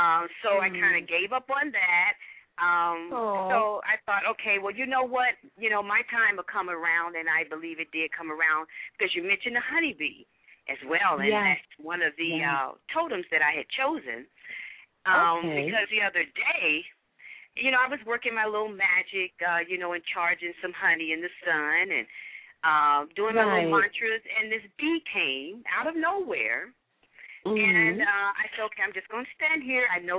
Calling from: Phoenix, Arizona, United States; I'm calling from Phoenix, Arizona.

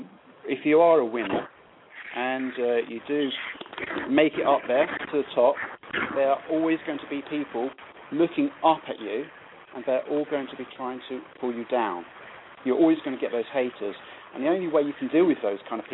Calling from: United Kingdom; I'm calling in from Britain

